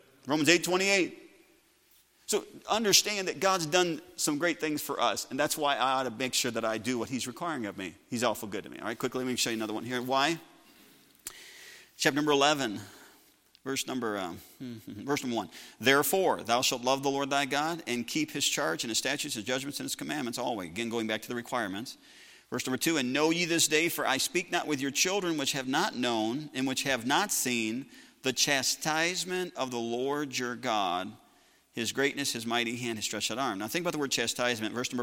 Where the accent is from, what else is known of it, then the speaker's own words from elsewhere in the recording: Sauk Village, Illinois, United States; Because growing up in Sauk Village, my dad was the pastor, and everybody that left the Christian school, they always left the church.